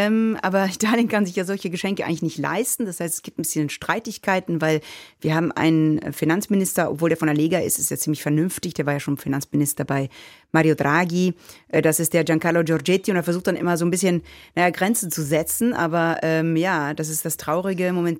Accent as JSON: {"language": "German", "country": "Belgium", "tie": "born there", "said": "Also ich bin ja auch in Belgien geboren, das heißt, ein bisschen alles konfus und durcheinander."}